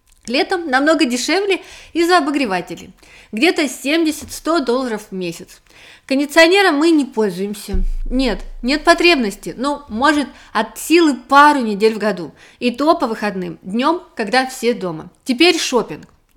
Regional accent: Australia; я из Австралии.

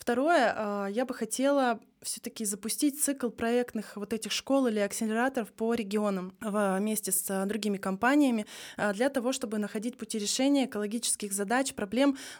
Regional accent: Kazakhstan; moved away as an adult; now in Russia; я вообще сама родом с Казахстана. И в 24 года как раз я переехала в Россию

